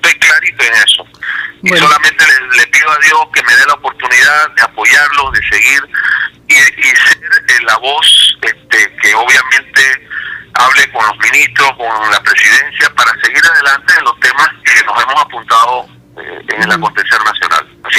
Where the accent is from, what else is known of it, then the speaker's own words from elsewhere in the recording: Panama; Al final todos somos panameños, todos apuntamos hacia un mismo norte